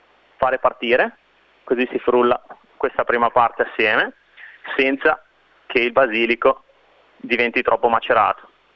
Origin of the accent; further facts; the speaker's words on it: Genoa, Liguria, Italy; io sono proprio di Genova, nato in Piazza Tomaseo, quindi proprio centro.